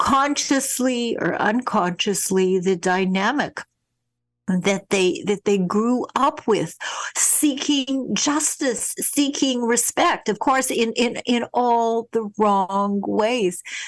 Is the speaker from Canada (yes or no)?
yes; Winnipeg, Manitoba, Canada; a paper that I grew up with in Winnipeg as a little girl.